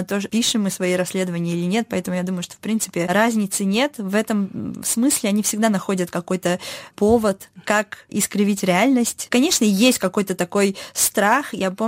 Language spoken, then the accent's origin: Russian; Kazakhstan; я из Казахстана, помогает мне с точки зрения того, что люди меня воспринимают как человека из Казахстана, а не как из России. Ну, несмотря на то, что у меня чешское гражданство, и у меня нет этого русского гражданства, и нет уже и казахстанского гражданства.